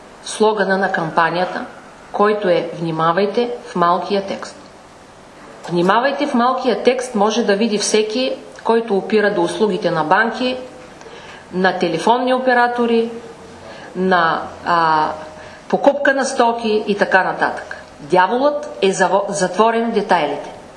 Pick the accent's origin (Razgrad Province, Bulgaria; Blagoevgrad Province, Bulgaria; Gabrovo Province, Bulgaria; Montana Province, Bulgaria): Gabrovo Province, Bulgaria; Tryavna; Трявна, моя роден град